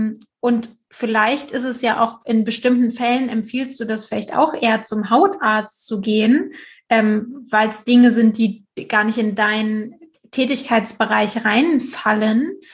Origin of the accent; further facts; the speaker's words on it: Germany; zumindest in der Kultur, wo ich hier aufgewachsen bin in Deutschland, kenne ich jetzt niemanden.